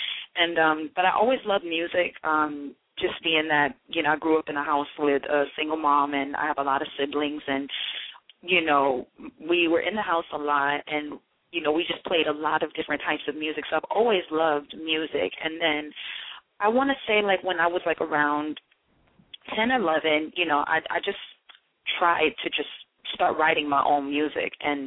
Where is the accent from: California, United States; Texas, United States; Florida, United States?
Florida, United States; Miramar; also born or lived in Mandeville, Jamaica; now in New York City, United States; I'm originally from Florida, from South Florida, Miramar, Florida. I was raised back and forth between Miramar and Mandeville, Jamaica.